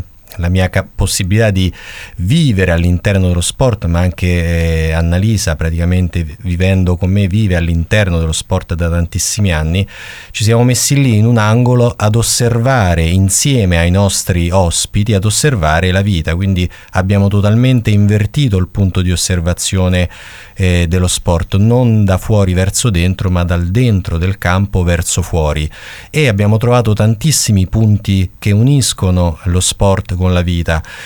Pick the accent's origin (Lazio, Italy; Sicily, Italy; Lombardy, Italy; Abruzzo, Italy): Lazio, Italy; Cisterna di Latina; also born or lived in Velletri; per la precisione sono nato a Velletri, cresciuto a Cisterna e poi per sport ma anche per musica ho girato Latina tantissimo